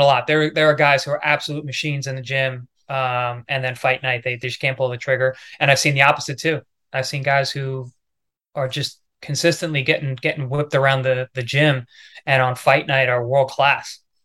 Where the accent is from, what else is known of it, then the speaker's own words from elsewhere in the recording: Long Island, New York, United States; I'm from Long Island. So even for me going to New York City, I'm an outsider.